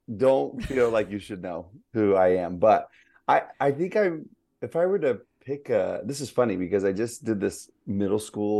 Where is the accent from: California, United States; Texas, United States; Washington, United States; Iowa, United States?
Texas, United States; Houston; now in Utah, United States; And I grew up in Houston. And so we, in the morning time, went, you know, before school.